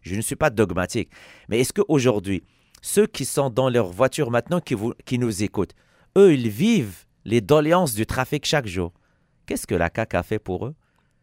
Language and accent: French; Montreal, Quebec, Canada; Je n'arrête pas de le dire, je suis un Montréalais.